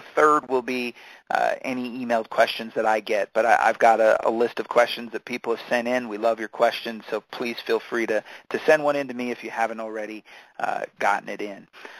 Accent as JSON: {"language": "English", "town": "Driggs", "region": "Idaho", "country": "United States", "tie": "born there", "said": "just across the Tetons from where I was born in Driggs, Idaho."}